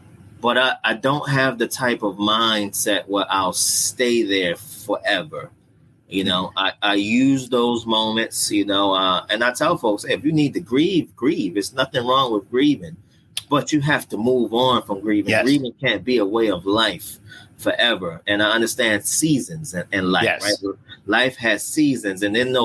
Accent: Baltimore, Maryland, United States; I grew up in Baltimore City. I'm a Northeast inner city Baltimore guy raised in a single parent household.

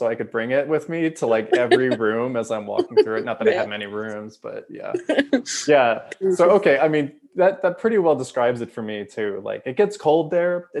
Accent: Kansas, United States; Like I'm from Kansas

